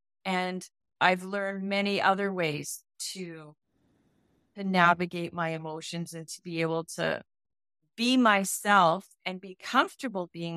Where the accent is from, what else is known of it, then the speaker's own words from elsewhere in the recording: Edmonton, Alberta, Canada; I'm from Edmonton, Alberta originally.